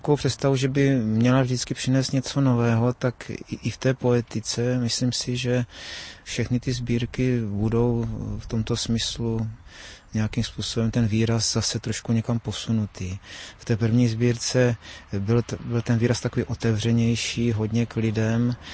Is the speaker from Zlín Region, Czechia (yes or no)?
yes; Valašské Meziříčí, Zlín Region, Czechia; Pocházím z Valašského Meziříčí, ale můj otec se narodil v Osové Bytýšce, což je kousek od Tasova. A Moje maminka pochází z Bystřice pod Hostýnem